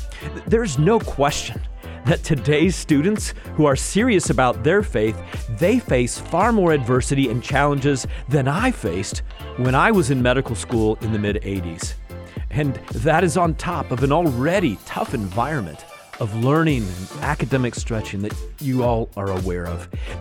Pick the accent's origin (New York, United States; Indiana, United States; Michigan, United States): Indiana, United States; Indianapolis; We will be in my hometown of Indianapolis, Indiana